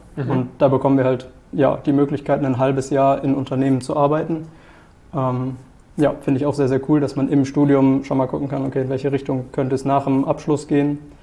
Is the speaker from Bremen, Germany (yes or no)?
no; North Rhine-Westphalia, Germany; weil ich mich bewusst quasi gegen meine alte Heimat entschieden hatte. Da hatte ich auch eine Zusage für Wirtschaftspsychologie, quasi in der Nähe von Paderborn.